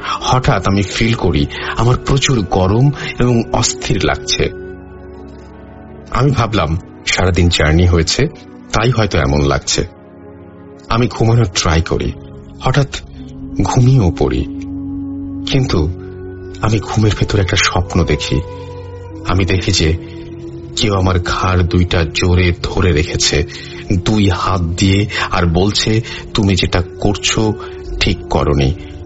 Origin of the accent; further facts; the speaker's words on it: Manikganj, Dhaka Division, Bangladesh; বলে রাখা ভালো, আমার গ্রামের বাড়ি মানিকগঞ্জ, এবং যে জায়গায় বিয়ের ইভেন্টটা হওয়ার কথা সেই জায়গাটা আমি চিনি।